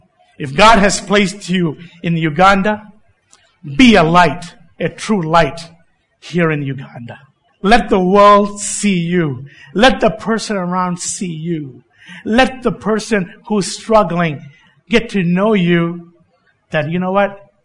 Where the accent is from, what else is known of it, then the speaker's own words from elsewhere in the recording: India; just so happens that I'm from India.